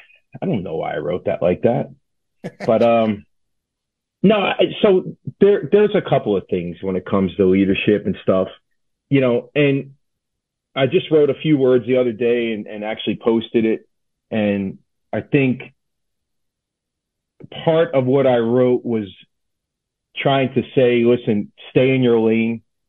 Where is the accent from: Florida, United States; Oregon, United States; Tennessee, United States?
Florida, United States; Boca Raton; In my hometown, Boca Raton, rated the best firefighter in the city